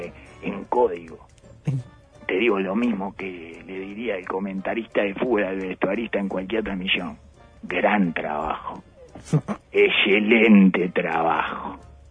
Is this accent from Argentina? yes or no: no; Uruguay; yo soy más uruguayo que judío